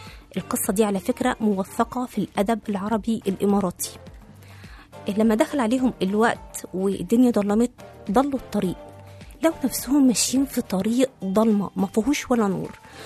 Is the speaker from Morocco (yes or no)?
no; Egypt; ده غير النداهة اللي موجودة عندنا في مصر